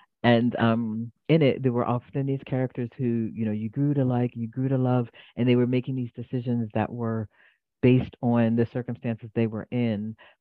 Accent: Philadelphia, Pennsylvania, United States; born there; I was born in Philadelphia. A lot of writers come from Philly.

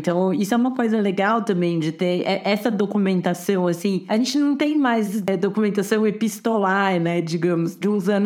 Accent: Campinas, São Paulo, Brazil; Lá em Campinas, que é de onde eu sou

